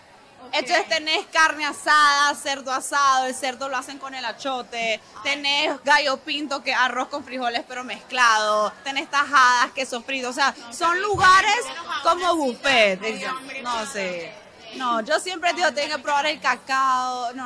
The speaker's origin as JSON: {"language": "Spanish", "country": "Nicaragua", "said": "No, pero es que vamos a un evento y son 10 venezolanas y yo, ah, nicaragüense."}